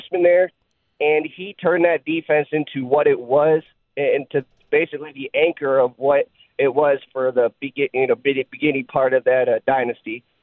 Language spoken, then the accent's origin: English; Florida, United States; also born or lived in Knoxville, Tennessee; All right, so to preface just a little bit, I'm 35. I grew up in Florida. I'm not a Florida fan. I spent some time in Tennessee in Knoxville in my high school years, but I'm not a Tennessee fan.